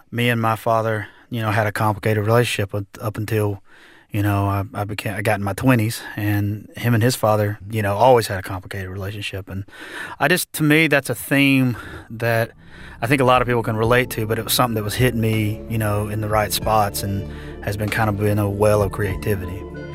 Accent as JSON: {"language": "English", "region": "Alabama", "country": "United States", "tie": "born or raised there", "said": "growing up in the South, and I'm born and raised in Alabama, and my papaw and my dad are both from the South."}